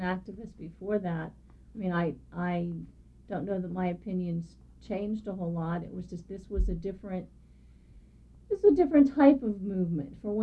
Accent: Pennsylvania, United States; I grew up in Butler County, Pennsylvania.

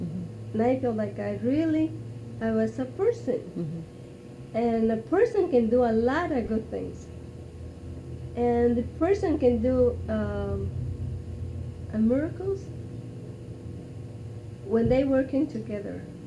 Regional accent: Mexico; English is a second language; now in United States; when I came from Mexico, I was I wasn't planning to be a farm worker.

